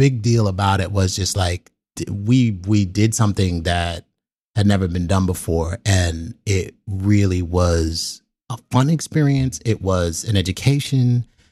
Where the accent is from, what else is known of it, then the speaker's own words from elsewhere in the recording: New York City, New York, United States; You know, I'm from the South Bronx, New York City, right?